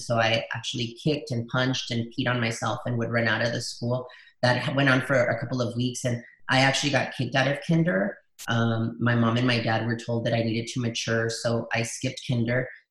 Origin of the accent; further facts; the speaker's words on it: El Paso, Texas, United States; first language es; English is a second language; I'm from El Paso. And that's where we kind of set up our home and began our search for the American dream. When I started school, I only spoke Spanish.